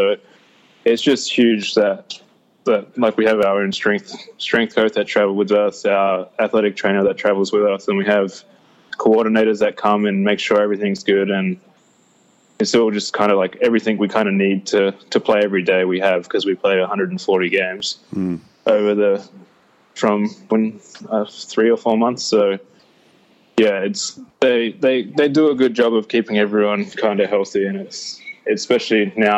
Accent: Australia; as an Australian, we need that league to kind of be successful so we can keep developing the next wave of Australian players

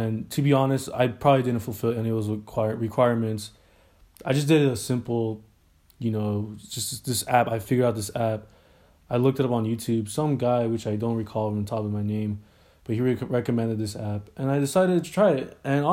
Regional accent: California, United States; I'm from California.

